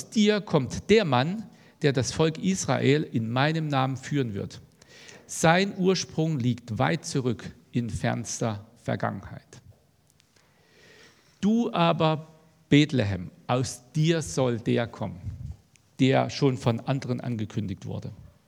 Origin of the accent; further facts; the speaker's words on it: Thuringia, Germany; Und in Deutschland, in Thüringen, in meiner Heimat, in der Nähe, gibt es eine Gegend